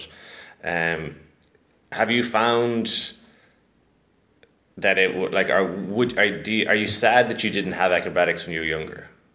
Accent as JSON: {"language": "English", "region": "Connacht", "country": "Ireland", "said": "I'm from Mayo though"}